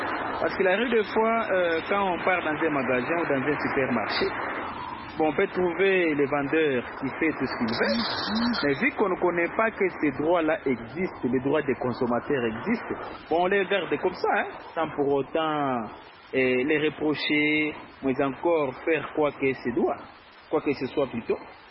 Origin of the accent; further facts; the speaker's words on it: DR Congo; ici chez nous en RDC